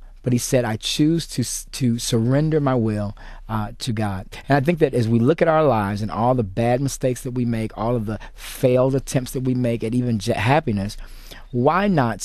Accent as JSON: {"language": "English", "country": "United States", "said": "I believe that we as American people specifically, and even I'll just go ahead and say even African-American people"}